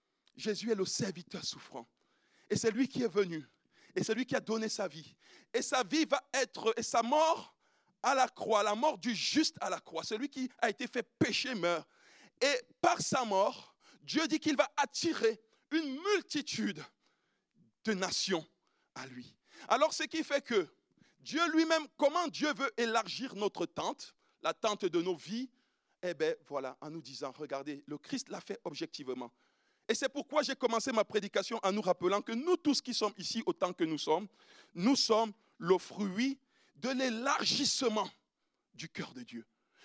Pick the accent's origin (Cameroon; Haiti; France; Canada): Cameroon; Moi, je suis Camerounais